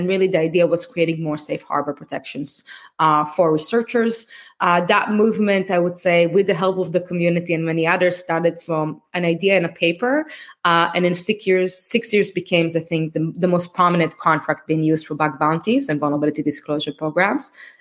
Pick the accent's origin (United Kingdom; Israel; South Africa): Israel; Tel Aviv, Tel Aviv District; accent: Israeli; moved away as an adult; now in United States; What you're hearing, the accent is Israeli. So I grew up in Saudi Tel Aviv, came here to do my PhD in technology law at UC Berkeley